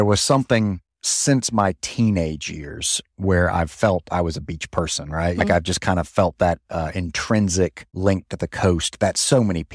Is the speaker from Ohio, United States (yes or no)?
no; Coleman, Alabama, United States; I grew up in Coleman, Alabama, which is a small town north of Birmingham, and my parents still live there.